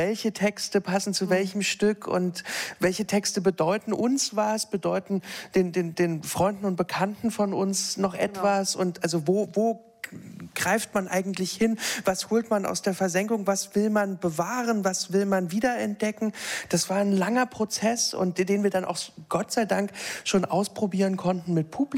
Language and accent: German; East Germany, Germany; aber ich bin Jahrgang 83. Also ich bin Ossi, aber habe nie erlebt, wie es ist, in der DDR gelebt oder gearbeitet zu haben.